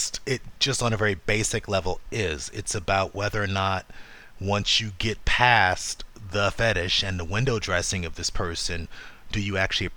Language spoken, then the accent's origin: English; Ohio, United States; yeah, I'm from Ohio. I don't know nothing about that.